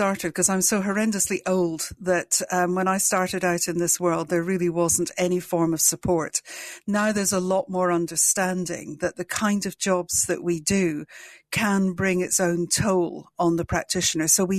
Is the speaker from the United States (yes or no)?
no; Inverness, Scotland, United Kingdom; accent: anglicized Scottish; is the part of Scotland that I'm from allegedly has the clearest spoken English. And that's because I was born in Inverness, which is in the Highlands.